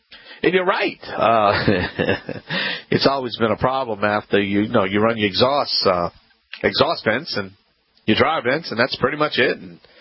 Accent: Louisiana, United States; From the Bayou Land.

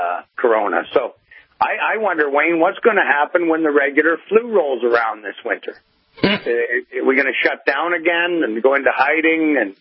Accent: Hamilton, Ontario, Canada; now in Niagara, Canada; I was in Hamilton, a town, my hometown, an hour away from down here in Niagara.

